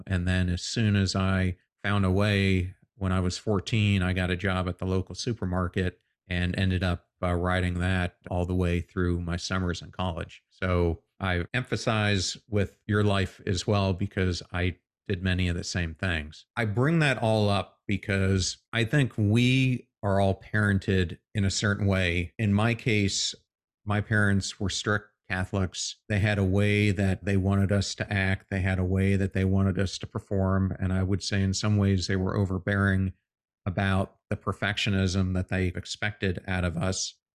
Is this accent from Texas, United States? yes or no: no; Pennsylvania, United States; But interestingly enough, I grew up in Pennsylvania.